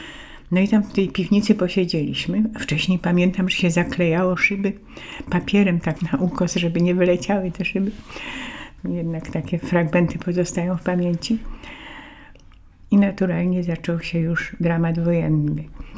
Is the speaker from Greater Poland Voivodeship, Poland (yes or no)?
yes; Poznań, Greater Poland Voivodeship, Poland; born there; No więc ja się urodziłam w Poznaniu, w rodzinie inteligenckiej.